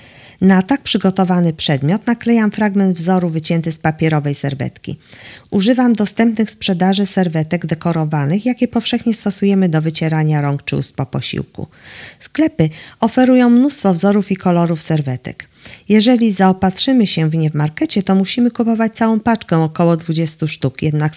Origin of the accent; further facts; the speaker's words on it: Bydgoszcz, Kuyavian-Pomeranian Voivodeship, Poland; Jestem rodowitą bydgoszczanką.